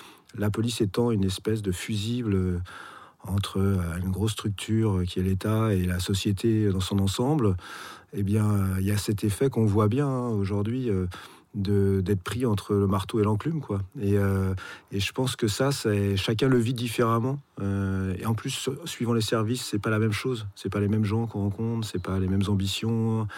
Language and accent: French; Paris, Île-de-France, France; j'ai comme beaucoup de Parisiens, je suis allé un peu partout. Alors, j'ai fait en vrac de beaux quartiers comme le 4e, mais j'ai fait aussi du 9e, j'ai fait du 18e.